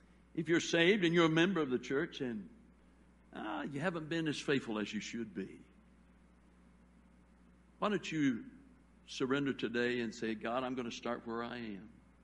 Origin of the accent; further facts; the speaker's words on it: Monterrey, Nuevo León, Mexico; I was raised in Mexico, and in Mexico at that time, at least in Monterrey, Mexico, northern Mexico